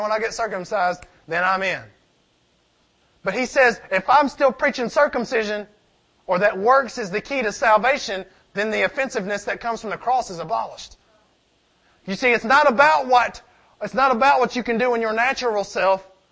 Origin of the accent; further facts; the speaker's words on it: Tennessee, United States; born there; I was born in Tennessee. It's written on my license. It's written on my birth certificate.